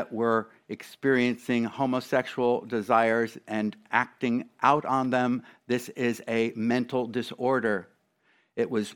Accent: England, United Kingdom; now in United States; when I came from England to the United States

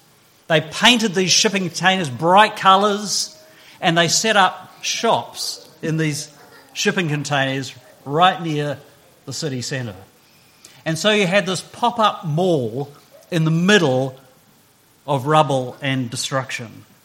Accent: Christchurch, Canterbury, New Zealand; I was raised in Christchurch in New Zealand. And Christchurch was just a very, very beautiful city to grow up in.

